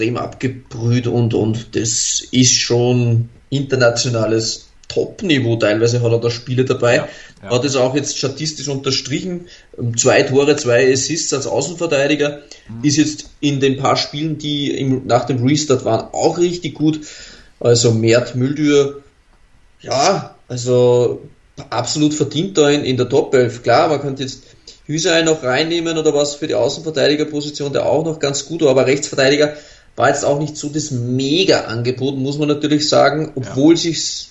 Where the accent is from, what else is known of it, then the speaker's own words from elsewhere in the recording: Austria; Ich habe ja Mert schon länger am Schirm, natürlich als Österreicher, immer wieder verfolgt.